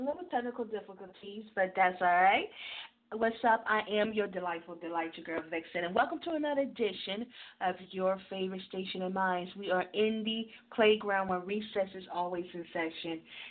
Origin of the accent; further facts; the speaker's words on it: Mobile, Alabama, United States; He's from my hometown of Mobile, Alabama